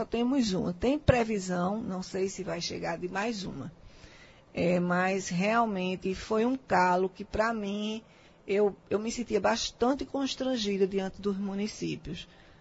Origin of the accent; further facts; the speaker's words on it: Recife, Pernambuco, Brazil; eu não sou daqui, Nil, sou de Recife, mas faz 15 anos que eu estou aqui.